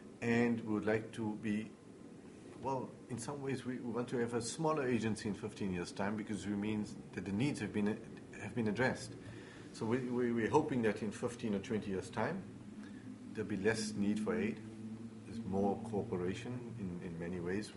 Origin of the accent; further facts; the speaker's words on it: South Africa; we're not going to prescribe, as South African, that we're going to get involved in this sector or that sector.